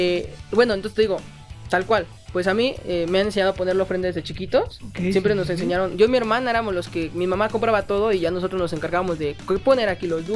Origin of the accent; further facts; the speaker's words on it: Mexico; Y pues yo creo que como mexicanos, nosotros vemos este tema de la muerte muy normal, ¿no?